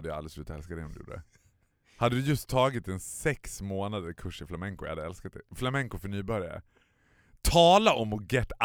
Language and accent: Swedish; Borlänge, Dalarna County, Sweden; Sådär som man gjorde hemma i Borlänge när man var liten.